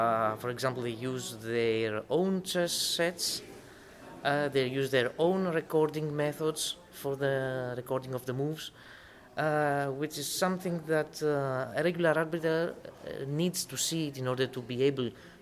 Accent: Greece; English is a second language; I come from Greece.

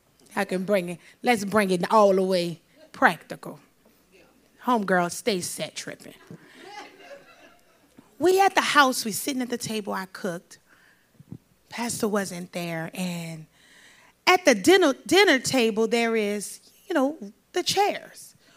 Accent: New Orleans, Louisiana, United States; I'm from New Orleans, and so they use different words.

